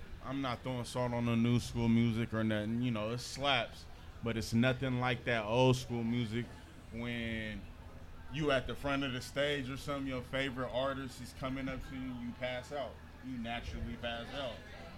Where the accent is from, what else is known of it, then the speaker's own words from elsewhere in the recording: Indianapolis, Indiana, United States; also born or lived in California / Portland, Oregon; I was born in California in prison. My grandma came, rescued me so I wouldn't get adopted. Moved me to Indianapolis.